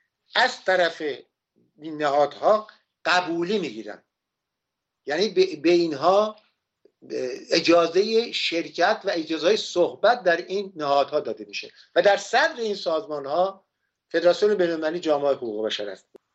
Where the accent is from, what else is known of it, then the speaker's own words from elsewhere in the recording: Iran; چون همه میدونستم منم ایرانی هستم